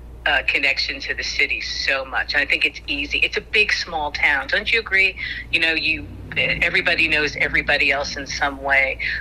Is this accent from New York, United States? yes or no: yes; New York, United States; I had grown up in an apartment building. I grew up in a very urban New York kind of a way.